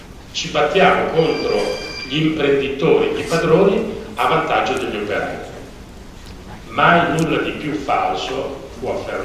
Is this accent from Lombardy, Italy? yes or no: yes; Cremona, Lombardy, Italy; Io sono di Cremona